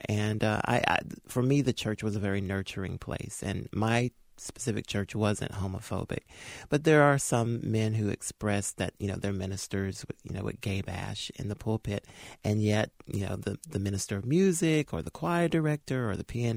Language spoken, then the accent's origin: English; Hickory, North Carolina, United States; You know, when I grew up in Hickory, we had three denominations, Baptist, Methodist, and Pentecostal.